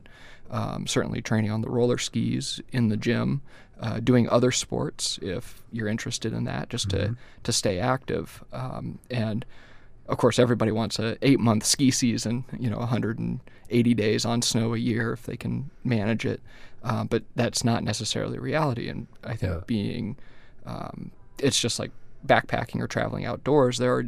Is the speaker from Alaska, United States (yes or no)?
yes; Anchorage, Alaska, United States; I grew up in Anchorage, and we mm-hmm. had, even in high school, some winters that would be low snow or no mm-hmm. snow for part of the winter